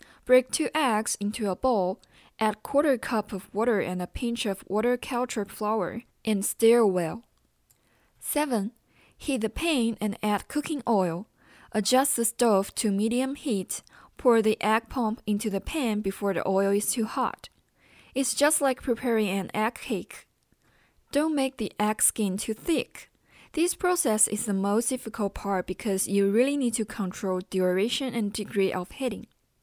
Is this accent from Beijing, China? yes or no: no; Wuhan, Hubei, China; English is a second language; I'll talk about a famous food from my hometown Wuhan, Hubei Province.